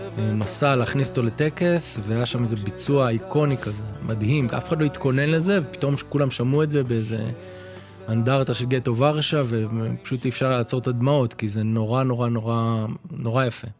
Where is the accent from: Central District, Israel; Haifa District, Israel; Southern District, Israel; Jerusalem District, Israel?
Central District, Israel; Kfar Saba; כן? גדלתי בכפר סבא, כן.